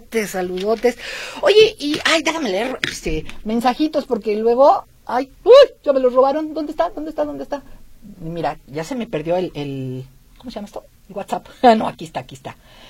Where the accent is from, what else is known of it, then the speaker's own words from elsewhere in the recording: Mexico City, Mexico; ¿qué cree que no soy nacida en Ciudad de México? Pero no le discuto eso porque viví muchos años allá. Mis primeros 15 años de vida los dejé allá y de repente yo creo que sí me ha de salir algún acento.